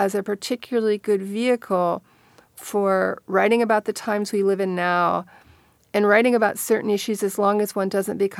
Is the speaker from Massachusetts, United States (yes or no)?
no; Baltimore, Maryland, United States; And as a kid growing up in Baltimore, it was a case I knew and was familiar with.